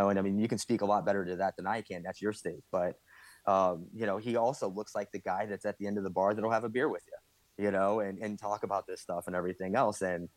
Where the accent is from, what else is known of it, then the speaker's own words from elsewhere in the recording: Barberton, Ohio, United States; like, come with me in my hometown in Barberton.